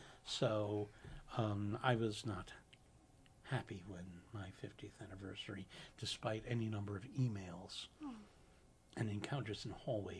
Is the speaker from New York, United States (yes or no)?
yes; Jackson Heights, New York, United States; I'm from Jackson Heights. I know Forest Hills.